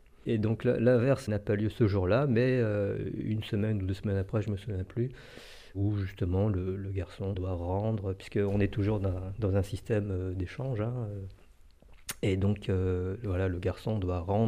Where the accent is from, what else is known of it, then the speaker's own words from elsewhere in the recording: Tokyo, Japan; Eh bien, je viens de Tokyo, la capitale.